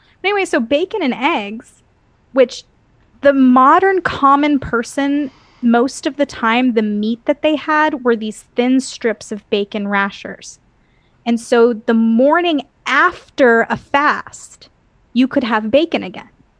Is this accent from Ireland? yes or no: yes; Ireland; I'm green, I'm Irish, you know, what are you gonna do?